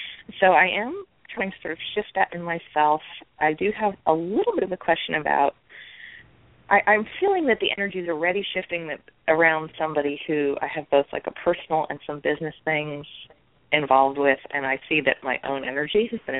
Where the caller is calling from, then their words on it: New York, United States; Hi, I'm calling from New York.